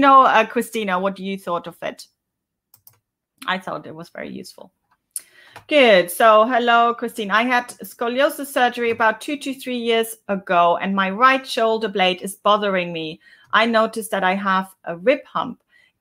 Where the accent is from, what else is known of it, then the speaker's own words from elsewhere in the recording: India; I'm from India. Lots of love from India.